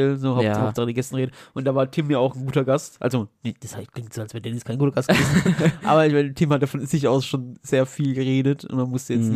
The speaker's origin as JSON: {"language": "German", "country": "Germany", "accent": "German", "said": "ich habe natürlich einen fiesen deutschen Dialekt, wenn ich Englisch rede, so generell."}